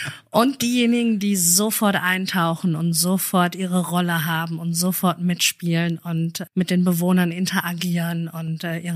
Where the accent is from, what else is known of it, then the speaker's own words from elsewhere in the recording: Oberhausen, North Rhine-Westphalia, Germany; Also ich komme ursprünglich aus Oberhausen, gebürtige Oberhausenerin.